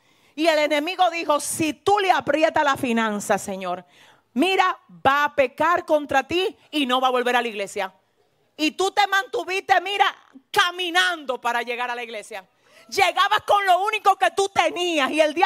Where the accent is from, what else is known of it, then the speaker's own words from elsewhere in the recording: San Francisco de Macorís, Duarte, Dominican Republic; born there; estando en San Francisco de Macorís, una ciudad de aquí de mi República Dominicana donde yo nací